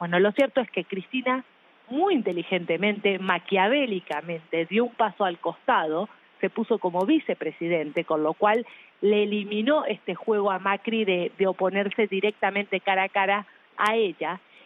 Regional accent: Argentina; me parecía que era nuestra única opción como argentino

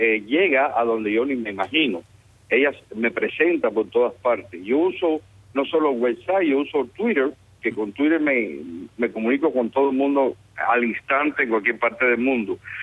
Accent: Cuba; born there; gente norteamericana, como mi abuelo y toda la familia paterna, que emigraron de Estados Unidos hacia Cuba. Yo nací en Cuba porque ellos emigraron buscando un país mejor. A principios del siglo, en 1918, emigraron para Cuba.

